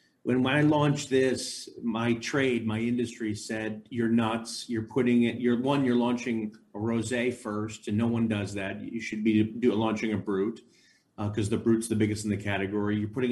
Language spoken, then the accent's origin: English; Chicago, Illinois, United States; I grew up in Chicago.